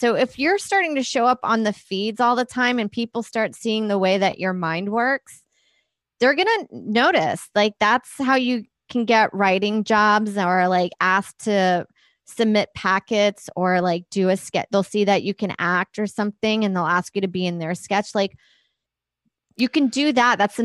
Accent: Houston, Texas, United States; I came from Houston where we went up, we did a mic once a week, maybe twice.

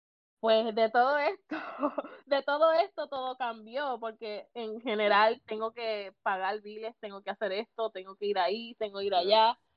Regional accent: Puerto Rico; de verdad que me la busqué como buen puertorriqueña

